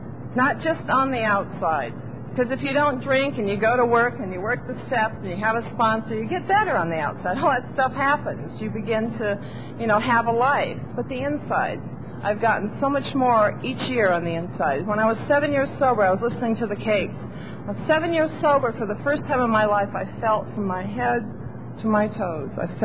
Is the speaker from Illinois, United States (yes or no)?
no; Iowa, United States; I mean, I grew up in Iowa. I mean, I just didn't fit there.